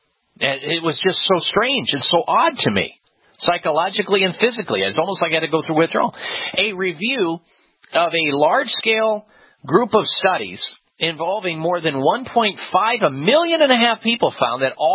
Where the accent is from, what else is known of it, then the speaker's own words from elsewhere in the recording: Iowa, United States; I grew up in the Midwest where red meat consumption is normal. It's an everyday occurrence in most homes. And when I was growing up in Iowa, we had meat, red meat, three times a day.